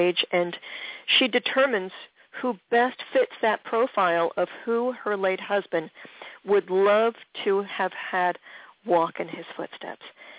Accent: Philadelphia, Pennsylvania, United States; it was such a trip to be able to see … on the television when I was growing up in Philadelphia.

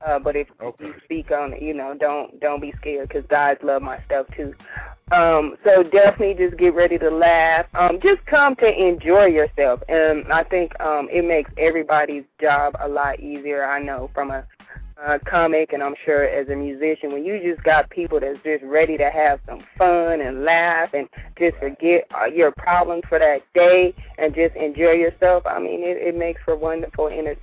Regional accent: Sacramento, California, United States; now in Los Angeles, United States; Well, I moved to LA from Sacramento to write.

